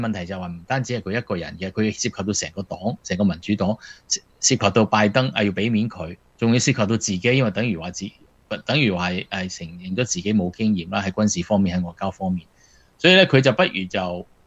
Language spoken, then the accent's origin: Cantonese; China; 你我哋中國人有個瓜田李下